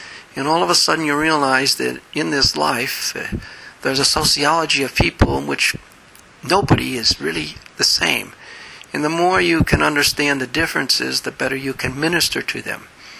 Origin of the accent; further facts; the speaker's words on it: Chicago, Illinois, United States; An accent? Me? I'm from Chicago. We don't have an accent.